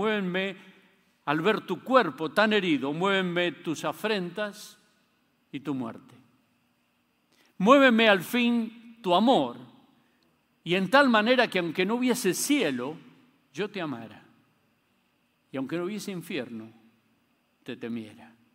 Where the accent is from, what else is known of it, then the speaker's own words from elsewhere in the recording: Argentina; Lo entiendo cuando comprendo que yo no soy el centro del universo, aunque soy argentino.